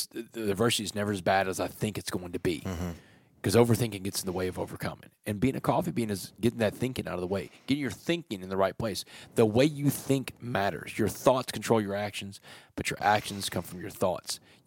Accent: Port Arthur, Texas, United States; around the area where I grew up in Port Arthur, where I was living

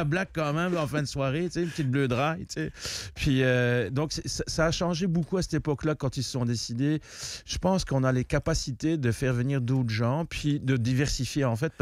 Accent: Belgium; Puis moi, je viens de Belgique

